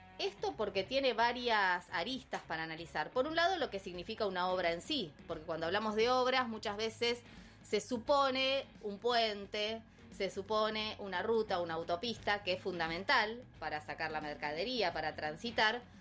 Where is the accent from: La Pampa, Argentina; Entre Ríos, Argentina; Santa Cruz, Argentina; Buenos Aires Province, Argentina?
Buenos Aires Province, Argentina; la provincia de Buenos Aires somos los bonaerenses, las y los bonaerenses, 17 millones.